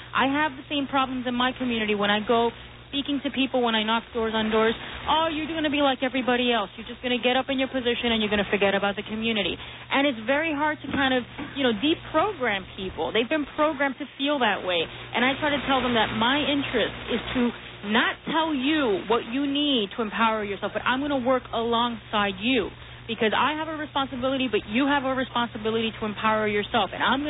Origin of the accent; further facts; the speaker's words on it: Puerto Rico; now in New York, United States; I came from Puerto Rico in 87, but I've been active since I came to the city.